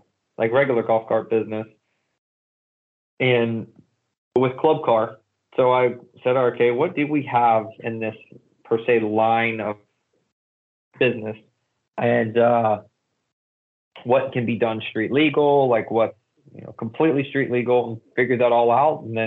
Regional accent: Charlotte, North Carolina, United States; moved away as an adult; now in Cincinnati, United States; No, I'm from Charlotte originally, but I have been in Cincinnati since 2008. I came here with the company I used to work for right out of college

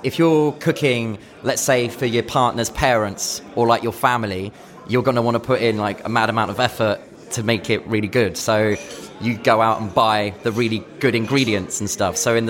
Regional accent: London, United Kingdom; I'm from London anyway, or like near London, and I moved up to Birmingham for the job to chase that opportunity. I then came back down, then went up to Manchester to chase that.

